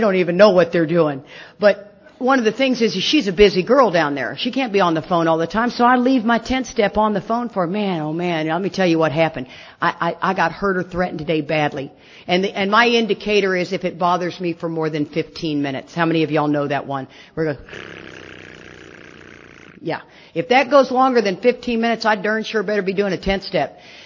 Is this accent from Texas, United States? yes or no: yes; Texas, United States; And I shoot guns because I am from Texas.